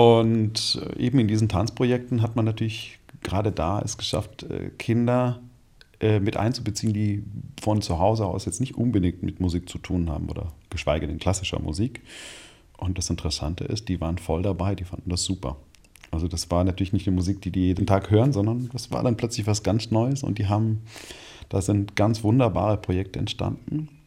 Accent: Jungingen, Baden-Württemberg, Germany; Also ich komme da ursprünglich aus der Ecke, da bin ich auf dem Land aufgewachsen, auf der Schwäbischen Alb. ich sage mal, in Jungingen, bei Hechingen, bei Tübingen, bei Stuttgart. Und also in Hechingen bin ich dann zur Schule gegangen

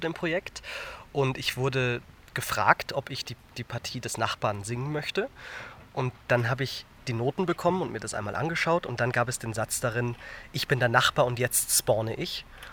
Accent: Bavaria, Germany; now in Berlin, Germany; ich bin 27 Jahre alt, ich komme ursprünglich aus Bayern, lebe aber seit 4 Jahren in Berlin

